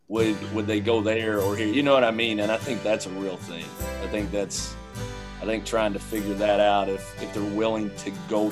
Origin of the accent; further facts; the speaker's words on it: London, United Kingdom; those 18 years that I spent growing up in London